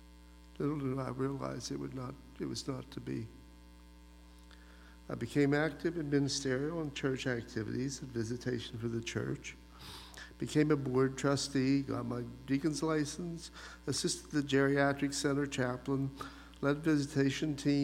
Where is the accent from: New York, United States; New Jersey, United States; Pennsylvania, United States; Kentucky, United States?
Pennsylvania, United States; Gray; I was born on October 1st, 1951, shortly after midnight, to … was raised in a Christian home.